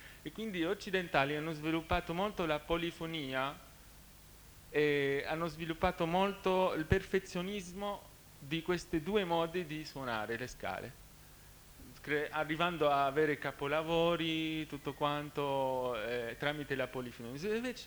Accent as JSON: {"language": "Italian", "country": "Lebanon", "tie": "born there", "second_language": "Italian", "said": "io nato in Libano"}